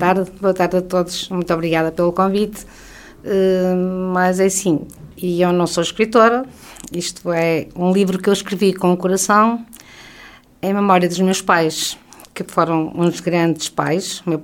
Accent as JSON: {"language": "Portuguese", "town": "Ribeira", "country": "Portugal", "tie": "born or raised there", "said": "Nasci na Ribeira, porque eu gostei muito, muito de ter nascido na Ribeira. Eu sou da Ribeira, eu sou Ribeira pura."}